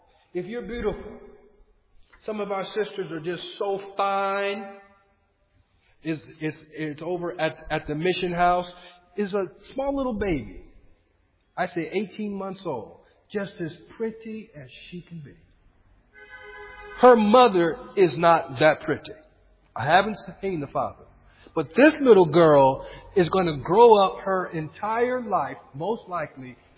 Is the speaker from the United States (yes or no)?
yes; California, United States; Look where I come from. I'm from the Bay Area. I'm from Silicon Valley.